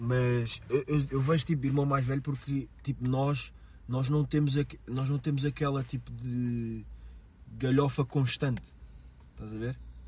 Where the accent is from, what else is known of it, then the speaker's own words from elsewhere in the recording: Alfragide, Lisbon, Portugal; Eu imagino, sou de Alfragide